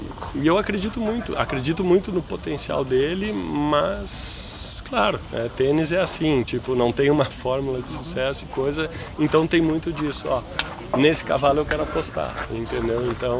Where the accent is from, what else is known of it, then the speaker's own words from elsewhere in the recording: Porto Alegre, Rio Grande do Sul, Brazil; Eu sou muito amigo dele, a gente é de Porto Alegre